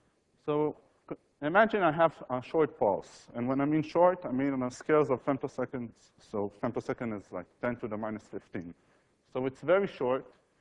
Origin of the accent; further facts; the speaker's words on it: Israel; not because I came from Israel